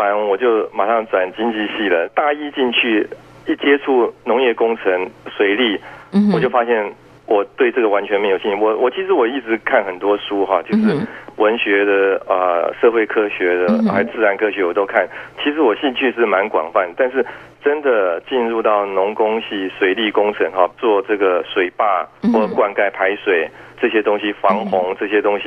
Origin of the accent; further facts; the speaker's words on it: Banqiao, New Taipei, Taiwan; 小时候我们住在林家花园旁边，那常去林家花园玩